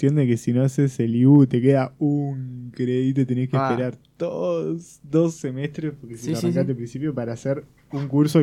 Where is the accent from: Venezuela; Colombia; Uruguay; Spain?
Uruguay; Salto; Yo soy acá de Salto, entonces, bueno, me queda muy cómodo, obviamente, porque es mi ciudad natal, tengo mi familia acá